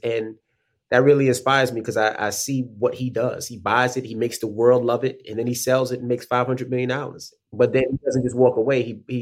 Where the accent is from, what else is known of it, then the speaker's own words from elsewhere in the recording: Queens, New York, United States; As a kid growing up in Queens, you know, I'm like any other kid.